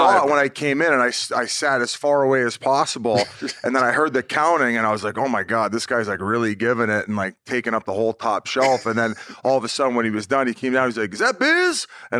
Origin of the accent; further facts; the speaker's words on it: Welland, Ontario, Canada; born there; I was born in Welland, Ontario